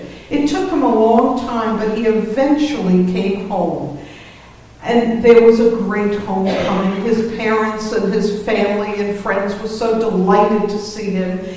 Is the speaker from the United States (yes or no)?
yes; Staten Island, New York, United States; moved away as an adult; now in Springfield, United States; I first left home at age 18. I was raised on Staten Island, New York, and I left home only because it was time.